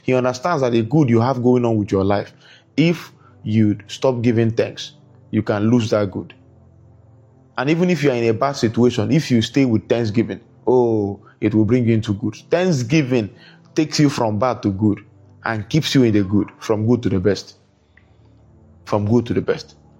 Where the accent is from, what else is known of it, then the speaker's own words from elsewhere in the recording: Nigeria; I'm from Nigeria